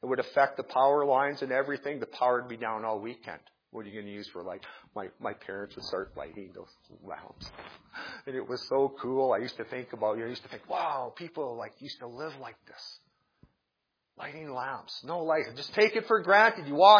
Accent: Alberta, Canada; His wife, Lorraine Teske, was somebody that I grew up with in my hometown. And the old Dingman Well location was about, half a mile away from her place. And just above the old Dingman Well was a very interesting part of southern Alberta

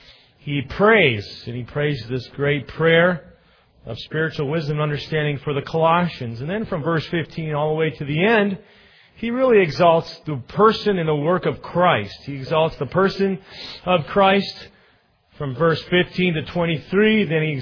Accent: Maine, United States; And when I moved here from Maine, you know, we have some really good lobster up in Maine.

